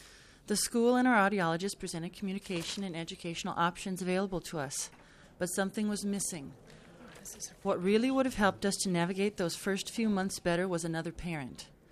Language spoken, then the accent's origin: English; Mankato, Minnesota, United States; I'm from Mankato.